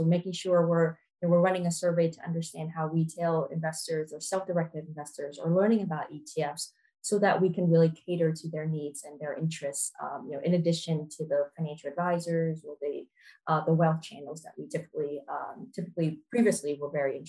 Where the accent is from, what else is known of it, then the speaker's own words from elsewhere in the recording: Vietnam; moved away; I grew up in Vietnam, so we didn't go to a lot of concerts, and I moved here when I was a little bit older.